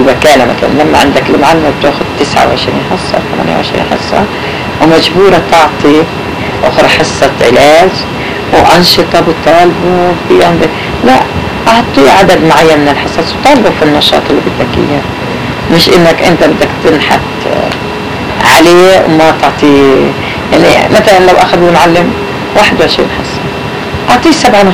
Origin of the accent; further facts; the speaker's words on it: Palestine; انا ابن فلسطين